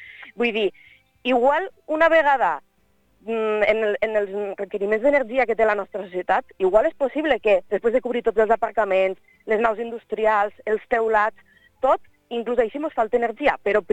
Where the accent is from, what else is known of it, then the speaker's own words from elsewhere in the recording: Fortanete, Aragon, Spain; la meva família és de Giral, som de Fortanete